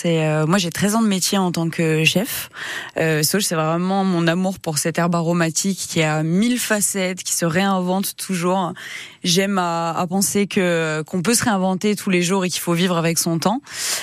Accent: Auvergne-Rhône-Alpes, France; j'étais à l'école à Pont, j'étais au collège Jeanne d'Arc. Donc oui, j'ai grandi à Pont. J'ai fait du théâtre à Pont. J'ai grandi à Pont, exactement. Puis après, je suis partie sur Bourgoin, Lyon, pour me former.

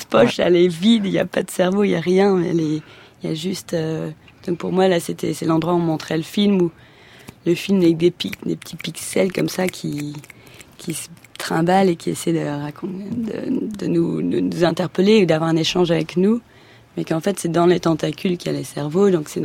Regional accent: Roubaix, Hauts-de-France, France; on est monté vers le nord parce que je suis de Roubaix, donc pour un peu aussi, moi, c'était un petit clin d'œil sur d'où je venais.

